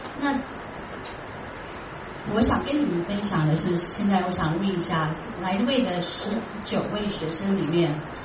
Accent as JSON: {"language": "Chinese", "country": "Taiwan", "tie": "born or raised there", "said": "我小时候我也是在台湾长大"}